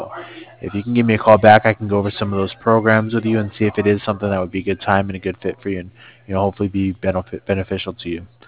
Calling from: Cardiff, Wales, United Kingdom; I'm calling from Cardiff.

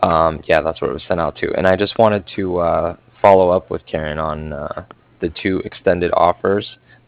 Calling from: Cardiff, Wales, United Kingdom; And I'm calling from Cardiff.

